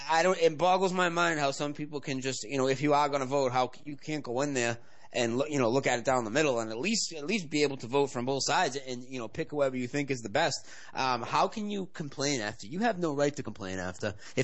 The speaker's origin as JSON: {"language": "English", "town": "Boston", "region": "Massachusetts", "country": "United States", "said": "I'm from Boston, so it would be like me, right?"}